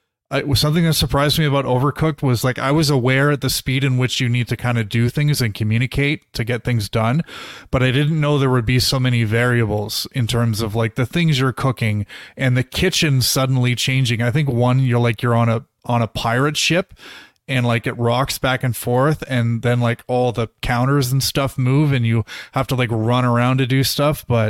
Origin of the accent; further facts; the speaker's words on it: Toronto, Ontario, Canada; I grew up in Toronto.